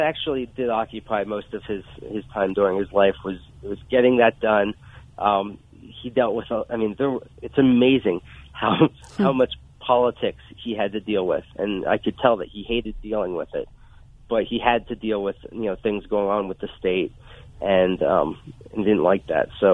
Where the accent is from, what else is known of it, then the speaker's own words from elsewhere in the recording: Pennsylvania, United States; I'm not. I'm from Pennsylvania.